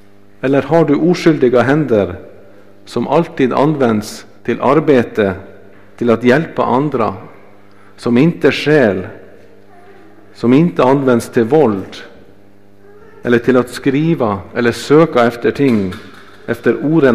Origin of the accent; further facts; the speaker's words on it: Norway; now in Sweden; I Norge, där jag kommer ifrån, så är det på julafton.